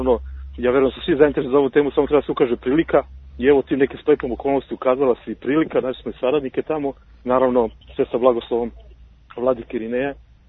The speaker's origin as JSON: {"language": "Serbian", "town": "Valjevo", "region": "Kolubara District", "country": "Serbia", "tie": "born or raised there", "said": "evo dok je bio ovdje još Valjevo, meni lični prijatelj, evo i odrasli smo zajedno"}